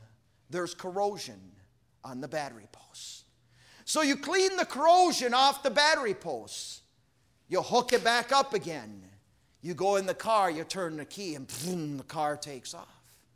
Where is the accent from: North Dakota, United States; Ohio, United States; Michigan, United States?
Michigan, United States; Wakefield; I'm from Wakefield, Michigan, in the Upper Peninsula of Michigan. Nobody farms up there. Too far up north, too cold, the winters are too long.